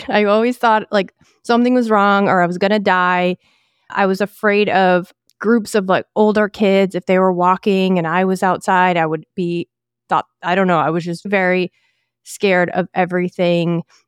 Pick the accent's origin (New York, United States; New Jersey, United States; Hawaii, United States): New York, United States; Buffalo; So I actually grew up right outside of Buffalo, New York.